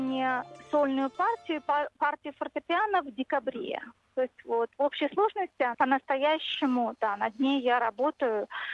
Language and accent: Russian; Belarus; now in Australia; Да, на самом деле в следующем январе будет 20 лет, как я уехала из Беларуси.